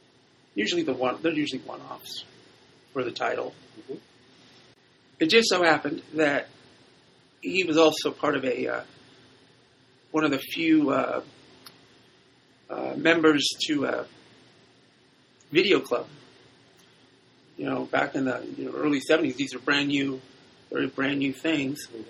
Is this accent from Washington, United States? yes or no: yes; Seattle, Washington, United States; I grew up in Seattle and around Japanese nationals